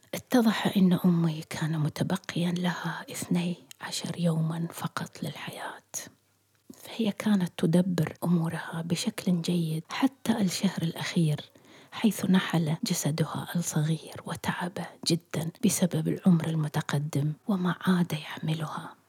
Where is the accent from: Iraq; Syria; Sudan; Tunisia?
Iraq; moved away; حين هاجرت من العراق كان أخي خالد في سنته الثانية في السجن